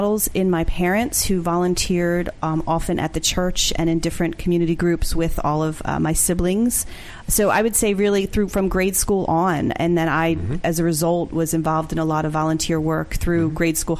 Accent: Norristown, Pennsylvania, United States; I'm from Norristown, Pennsylvania.

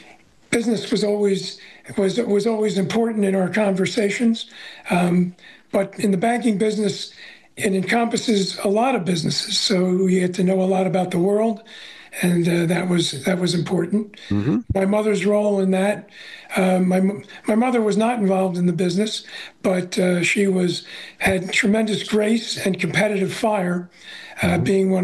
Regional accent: Drexel Hill, Pennsylvania, United States; also born or lived in Haverford; I'm from Philadelphia, Drexel Hill, moved to Haverford. Mm-hmm. I'm one of three boys. I'm in the middle.

